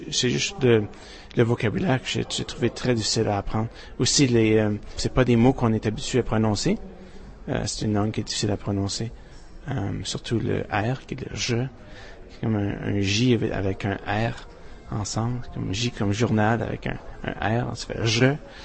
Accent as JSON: {"language": "French", "country": "Canada", "said": "je suis Canadien. J'habite Edmonton, Alberta"}